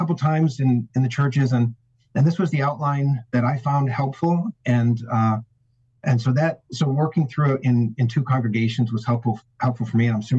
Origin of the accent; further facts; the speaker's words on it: Michigan, United States; But I realized too, when growing up in West Michigan, I always had a positive when I hear Presbyterianism or Presbyterian church